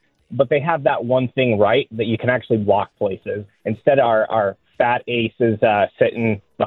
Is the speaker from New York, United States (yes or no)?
no; California, United States; born there; now in Pennsylvania, United States; I have lived here for 14 years. I've lived in Pennsylvania. Okay. I was born in Northern California.